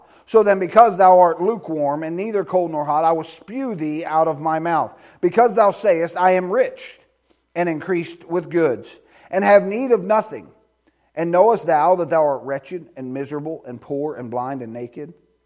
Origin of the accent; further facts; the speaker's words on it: United States; I'm glad I'm an American, aren't you? I'm glad I live here, have the freedoms that we have.